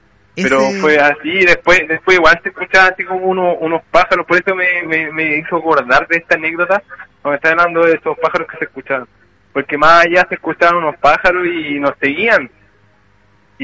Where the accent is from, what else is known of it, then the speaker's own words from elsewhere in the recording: Curacaví, Santiago Metropolitan Region, Chile; Sí, nacido y criado aquí en Curacaví.